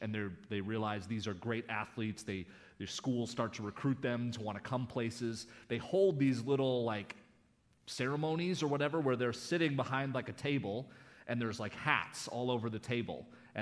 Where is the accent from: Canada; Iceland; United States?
Canada; I grew up in Canada, so we didn't grow up with a lot of this